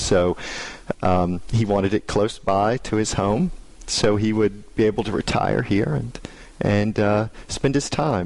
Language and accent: English; Alabama, United States; I grew up in Alabama.